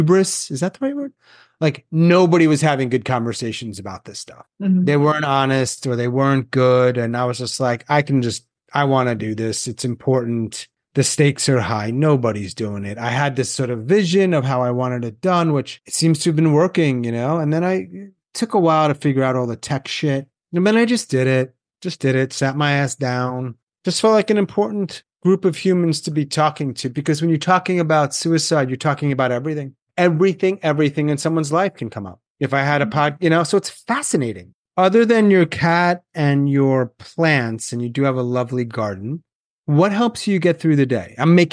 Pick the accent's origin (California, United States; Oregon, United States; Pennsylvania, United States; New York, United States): New York, United States; Long Island; moved away as an adult; I'm from Long Island.